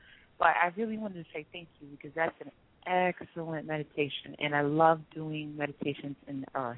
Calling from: New York, United States; I'm good. I'm calling from New York.

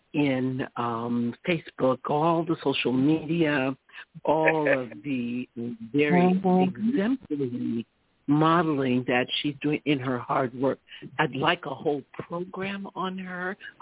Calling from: New York, United States; I'm calling from New Africa, Bronx, New York.

